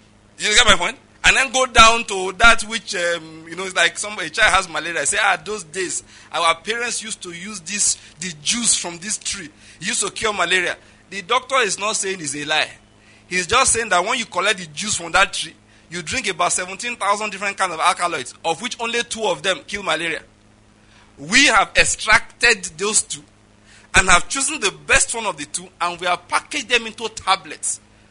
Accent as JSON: {"language": "English", "region": "West", "country": "Nigeria", "said": "I'm from the West in Nigeria. I can give a bit of the traditional history there."}